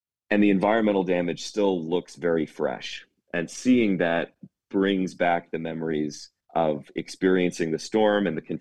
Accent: Wilmington, North Carolina, United States; I grew up in Wilmington and lived through Bertha, Fran, Floyd.

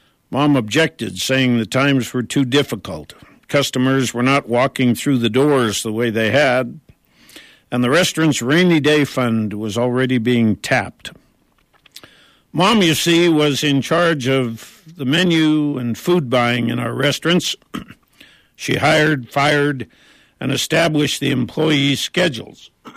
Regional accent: Butte, Montana, United States; I remember a year in the early 1950s when The nation, our state, and my hometown of Butte, Montana were all suffering through a more than year-long economic recession. My parents owned restaurants in Butte

